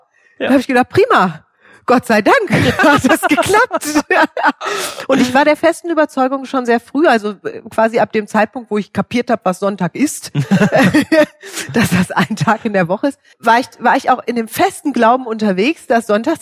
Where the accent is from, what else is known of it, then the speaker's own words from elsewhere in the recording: Frankfurt, Hesse, Germany; born there; ich bin in Frankfurt in der Uniklinik geboren und meine Eltern haben dann noch ein Jahr in Frankfurt in der Innenstadt gewohnt und sind dann, das war Mitte der 70er, so ein Trend, dass junge Familien besser auf dem Land leben.